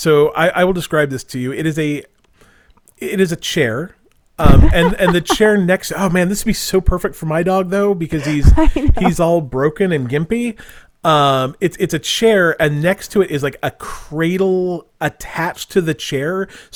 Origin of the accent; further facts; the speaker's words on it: Utah, United States; accent: almost no accent; I'm from Utah initially, and so I have almost no accent.